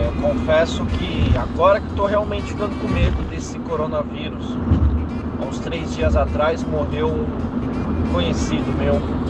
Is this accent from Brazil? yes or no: no; West Hartford, Connecticut, United States; sou de West Hartford, Connecticut.